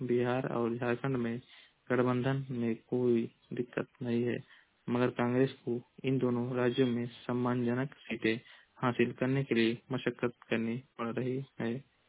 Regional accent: Uttar Pradesh, India; मैं जिला महाराजगंज का निवासी हूँ।

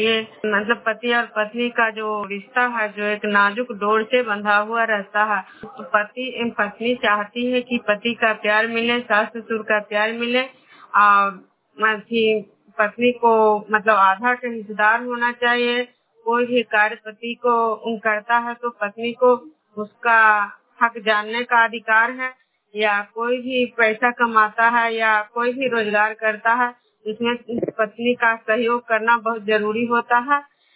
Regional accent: Khujra, Bihar, India

